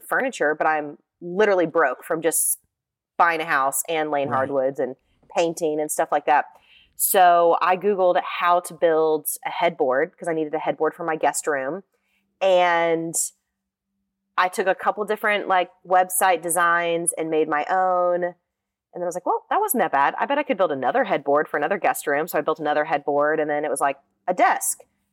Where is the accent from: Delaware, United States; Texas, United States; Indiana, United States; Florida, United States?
Florida, United States; now in Nashville, United States; so I'm in Nashville from South Florida. So beach kid, now landlocked, but live close enough to the water that I can still paddleboard on the weekends.